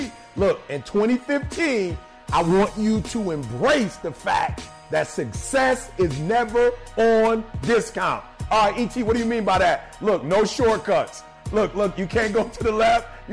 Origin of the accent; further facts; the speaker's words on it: Detroit, Michigan, United States; I'm from Detroit. They make F-150s a dime a dozen, right?